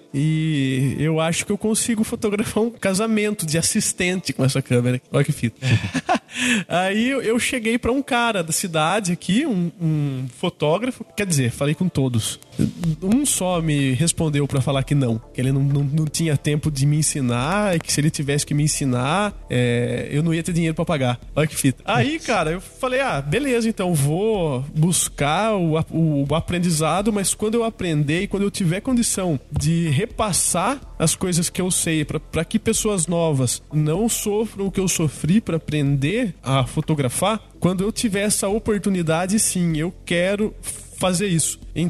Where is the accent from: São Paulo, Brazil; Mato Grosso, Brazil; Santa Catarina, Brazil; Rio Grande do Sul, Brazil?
São Paulo, Brazil; Itapira; É um cara da minha cidade natal, é Itapira.